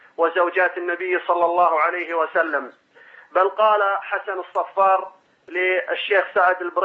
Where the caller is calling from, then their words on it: Saudi Arabia; أنا تتصل من المملكة العربية السعودية